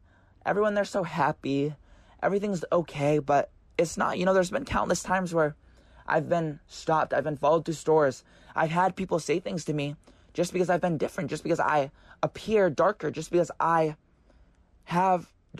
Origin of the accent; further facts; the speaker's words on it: Vermont, United States; And I think that's like one of the hardest things that I've had to deal with growing up in Vermont is feeling like I'm inferior